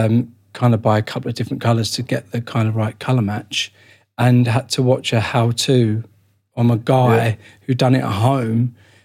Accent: East of England, United Kingdom; It's nice to come back home a little bit. I'm from Essex

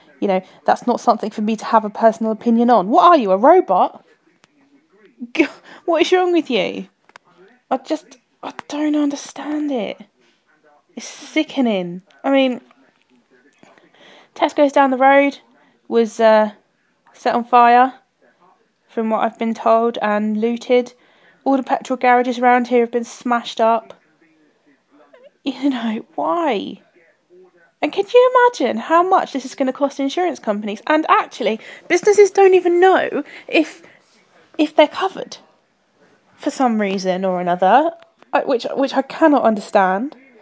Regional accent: Croydon, London, United Kingdom; half of my hometown has been completely demolished by fire and vandalism, and everyone's slagging off Croydon and saying, oh, it's a shithole anyway. Well, do you know what? I don't care, because it's my shithole. It's my home. I grew up here.

